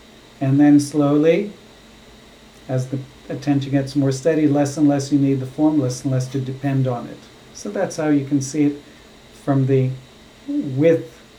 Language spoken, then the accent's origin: English; Israel; maybe because I grew up in Israel, maybe they'll talk about Middle East situation